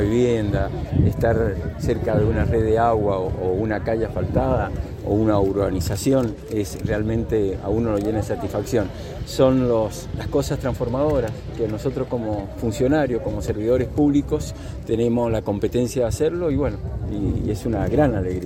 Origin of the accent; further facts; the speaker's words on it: Argentina; Somos todos argentinos